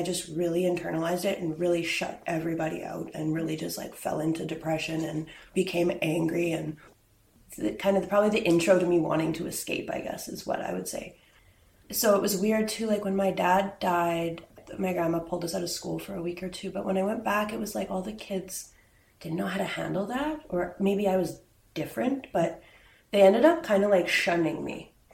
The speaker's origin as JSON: {"language": "English", "town": "Atlin", "region": "British Columbia", "country": "Canada", "tie": "born or raised there", "said": "I usually say that I'm from Atlin, and that's really because like that's where I grew up and that's where my heart is, and I have family there. And yeah, I moved there when I was 7."}